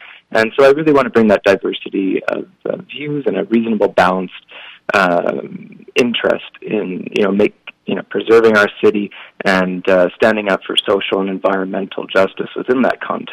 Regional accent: Victoria, British Columbia, Canada; I'm born and raised in Victoria, as you mentioned. So for me, you know, I have a strong sense of identity and my roots go really deep in the community.

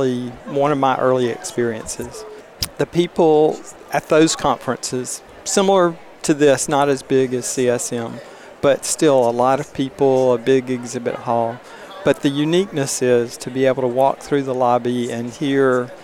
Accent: Mobile, Alabama, United States; You got to know that I'm a homeboy. I grew up in Mobile, Alabama. I went to high school all the way there.

